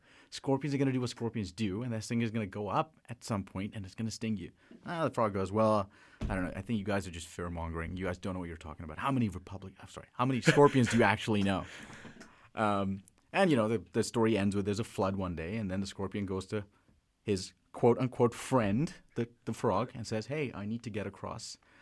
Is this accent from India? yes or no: yes; Bangalore, Karnataka, India; I was born and raised in South India. The city that I spent most of my life in growing up was the city of Bangalore, which is in the Indian state of Karnataka in South India. And the language that we speak there is Kannada.